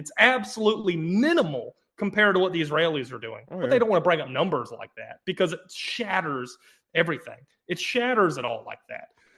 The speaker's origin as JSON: {"language": "English", "country": "United States", "said": "as an American, I'm a patriot."}